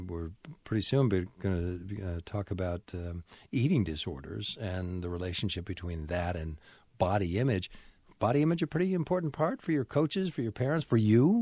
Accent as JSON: {"language": "English", "town": "Buffalo", "region": "New York", "country": "United States", "tie": "born or raised there", "said": "I grew up in Buffalo"}